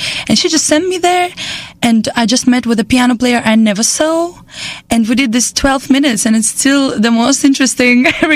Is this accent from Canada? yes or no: no; Estonia; English is a second language; I am originally from Estonia